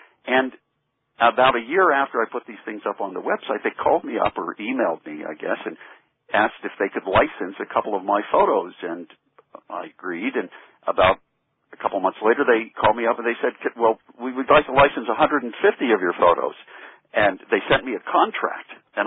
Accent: Pittsburgh, Pennsylvania, United States; now in New York, United States; Right. I grew up in Pittsburgh, and I came to New York about 40 years ago or so.

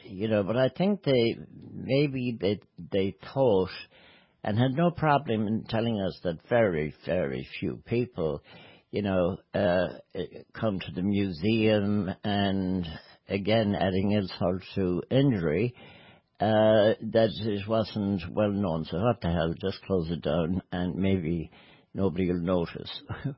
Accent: Ireland; because, as Irish, we don't have much success in that area

